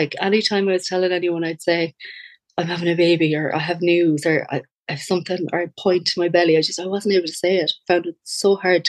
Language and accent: English; Castlebar, Connacht, Ireland; I'm from Castlebar, County Mayo.